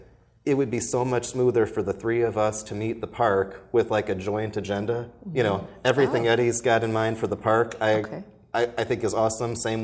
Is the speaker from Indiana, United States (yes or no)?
yes; Portage, Indiana, United States; I grew up in Portage. I went to high school in Merrillville